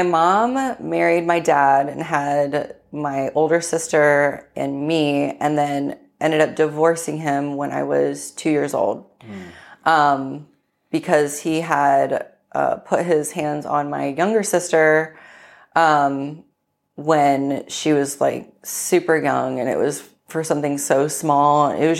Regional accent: New Washington, Ohio, United States; Lived there for like the beginning of my life. And then the last half, I moved to another small town called New Washington, Ohio. Same thing, super small population.

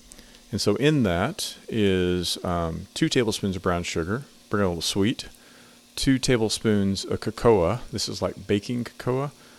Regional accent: Oklahoma, United States; And I like beans in my chili, and for some Texans, those are fighting words, but I'm from Oklahoma.

